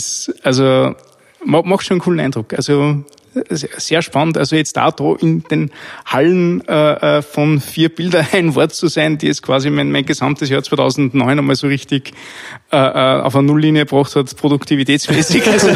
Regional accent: Linz, Upper Austria, Austria; Ich komme aus Österreich, aus Linz. Linz ist die Hauptstadt des Industriegebiets in Österreich sozusagen.

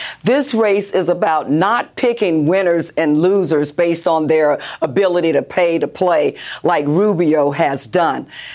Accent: Florida, United States; Florida is my home state. It is where I was born and raised. I love the state of Florida

